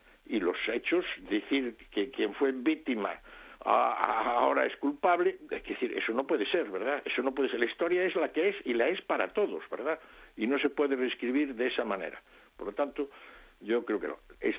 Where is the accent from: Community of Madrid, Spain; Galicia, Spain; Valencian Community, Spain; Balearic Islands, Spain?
Galicia, Spain; pues hay algo que yo como gallego, ¿verdad?, que siempre estamos pensando en la existencia de las meigas